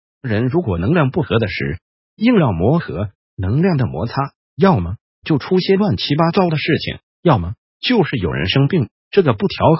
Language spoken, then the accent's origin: Chinese; Taiwan; 我们台湾人说垃圾食品垃圾吃的那种人